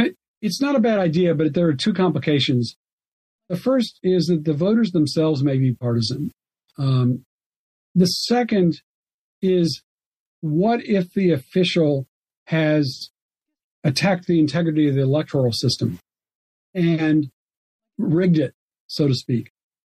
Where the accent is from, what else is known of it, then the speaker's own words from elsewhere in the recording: Alabama, United States; And so, my home state, for example, of Alabama, relied on a special committee twice